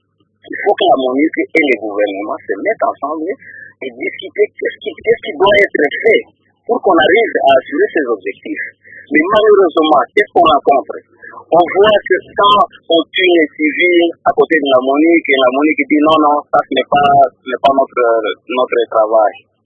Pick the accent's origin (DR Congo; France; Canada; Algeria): DR Congo; Orientale; now in Kinshasa, DR Congo; Oui, je suis à Kinshasa, mais je suis de l'Est présentement. Je suis dans la province orientale.